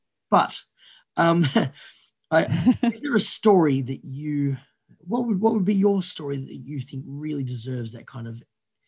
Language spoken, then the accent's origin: English; Australia; I will say I'm very patriotic as Australian, but we have been horrible storytellers.